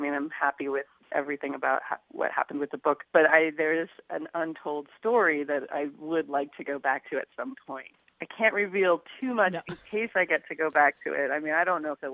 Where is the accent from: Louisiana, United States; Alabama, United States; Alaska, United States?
Alaska, United States; Fairbanks; born there; I was born in Fairbanks. My mom was born in Fairbanks, and my grandma was born right across the border.